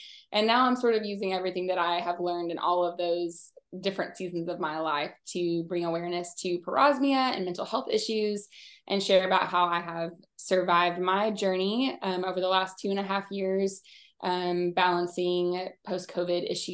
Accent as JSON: {"language": "English", "region": "Texas", "country": "United States", "tie": "born or raised there", "said": "I live in North Texas. I'm originally from East Texas"}